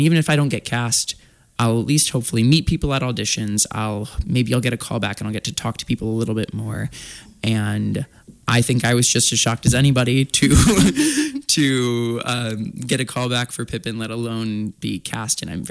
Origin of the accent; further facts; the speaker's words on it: Illinois, United States; moved away as an adult; also born or lived in Champaign-Urbana; now in Spokane, United States; I grew up on a farm in southern Illinois, but most recently I came from Champaign-Urbana, which is about half the size of Spokane. It's a college town.